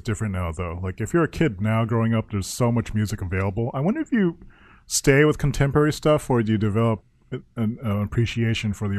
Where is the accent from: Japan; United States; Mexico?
Japan; English is a second language; this is the way I remember growing up in Japan.